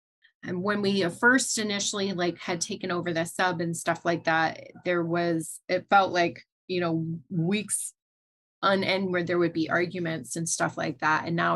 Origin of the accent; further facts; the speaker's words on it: Utah, United States; oh yeah, you know, I grew up in Utah also